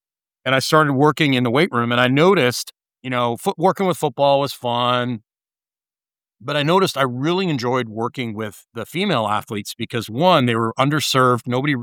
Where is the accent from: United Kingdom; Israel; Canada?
Canada; moved away as an adult; also born or lived in United States; I'm originally from Canada. I played every sport growing up, and I went to college in the U.S. to play college football.